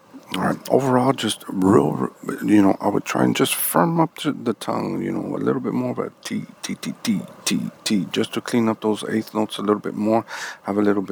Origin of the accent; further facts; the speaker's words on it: Rio Grande City, Texas, United States; I am from Rio Grande City.